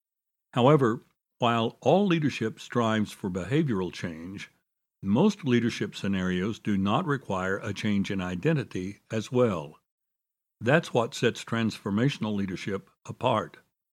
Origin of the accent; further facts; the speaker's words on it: Dallas, Texas, United States; Over the past quarter century, this challenge has faced hospitals in my hometown. Several of the historic hospitals in Dallas were started by faith-based organizations